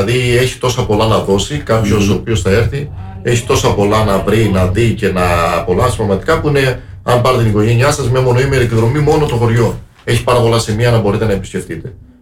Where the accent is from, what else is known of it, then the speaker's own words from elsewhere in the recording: Agios Thomas, Greece; εγώ που μένω και είμαι από τον Άγιο Θωμά, ξέρω να πάω.